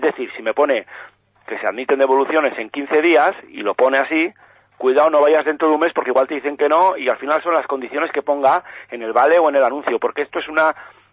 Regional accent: Navarre, Spain; Pues mira, gastamos de media cada navarro 73 euros.

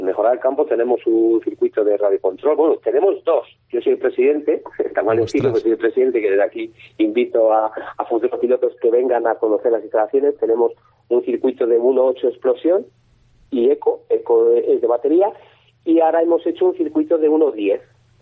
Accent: Spain; Somos un total de 180 pilotos. 35 de ellos somos españoles.

